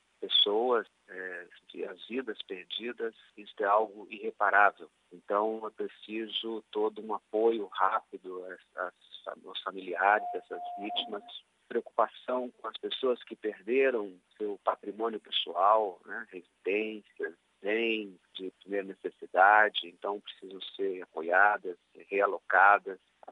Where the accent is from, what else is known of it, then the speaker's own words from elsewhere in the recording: Espírito Santo, Brazil; E como capixaba, uma preocupação com os impactos desta lama ao chegar em território capixaba.